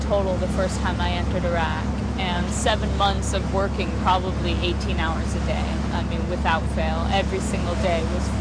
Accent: United States; as an American, I have a big problem with how our government educates people about the Middle East.

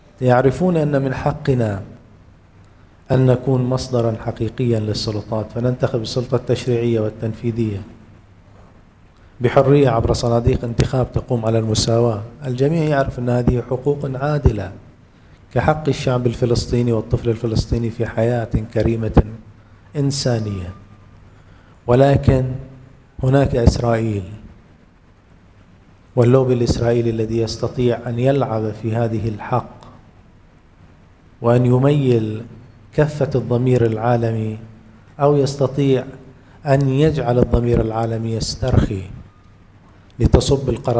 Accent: Bahrain; الآن هذا أنا إنسان بحريني متضامن مع غزة، خطر في بالي هذه المقاربة.

